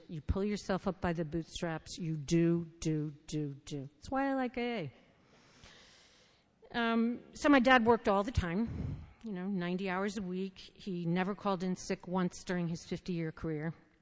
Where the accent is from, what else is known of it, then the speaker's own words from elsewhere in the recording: Bethesda, Maryland, United States; I grew up in Bethesda, Maryland, in a beautiful white house on a hill. I had an oak tree out my bedroom window.